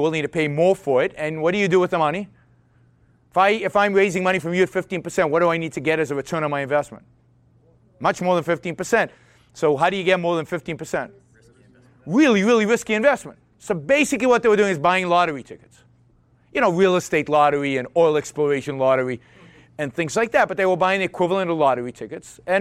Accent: California, United States; I'm from California, so $1 million is like buys you a little home.

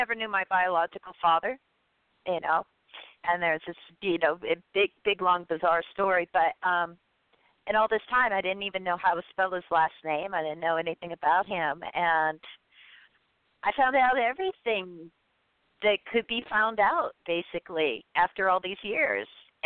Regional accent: Ireland; Right? I'm Irish.

